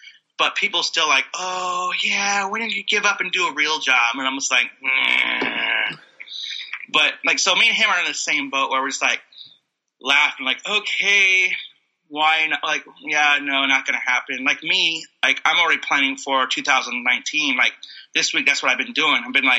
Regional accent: Bay Area, California, United States; now in Los Angeles, United States; I'm from the Bay Area. It's like, everything's open for the Bay Area.

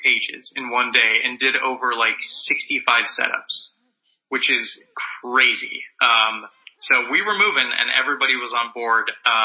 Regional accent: Circle Pines, Minnesota, United States; I am not from Los Angeles. I'm from Circle Pines, Minnesota. And what I always thought was that I could, you know, make movies in Minnesota.

